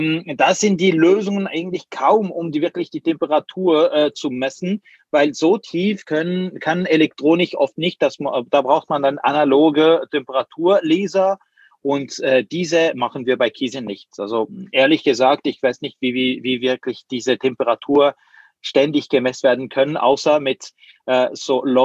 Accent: Switzerland; Ich schäle mich ein bisschen als Schweizer über holländische Käse zu sprechen

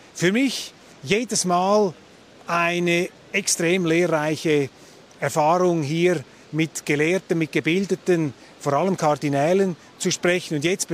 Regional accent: Zurich, Switzerland; Als Zürcher Zwinglianer

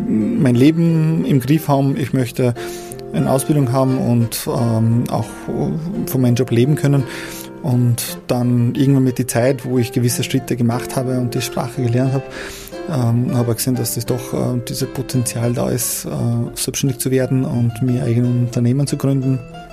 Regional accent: Kosovo; German is a second language; moved away; ich komme aus dem Kosovo und war auch im Krieg 2 Jahre mittendrin, also 14 bis 16 Jahren.

